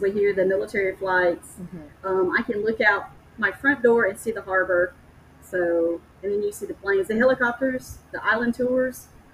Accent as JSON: {"language": "English", "town": "Woodbury", "region": "Tennessee", "country": "United States", "tie": "born or raised there", "said": "Yeah, I'm originally from Woodbury, Tennessee, which is a little bitty tiny town outside of Murfreesboro. I grew up on top of a mountain."}